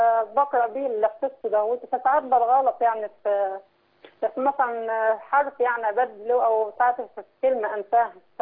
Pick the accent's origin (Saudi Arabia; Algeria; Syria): Saudi Arabia; أنا من السعودية